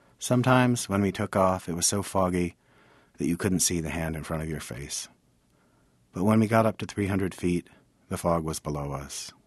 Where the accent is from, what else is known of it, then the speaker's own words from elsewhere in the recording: McFarland, Wisconsin, United States; We were all born and raised in McFarland, Wisconsin.